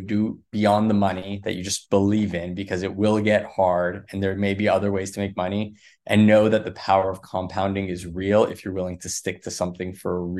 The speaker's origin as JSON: {"language": "English", "town": "Los Angeles", "region": "California", "country": "United States", "tie": "born or raised there", "also_born_or_lived": "Sydney, Australia", "said": "So I grew up in Los Angeles. I'll take you back a little bit. I grew up in Los Angeles. I ended up at Georgetown in 2003, almost 20 years ago."}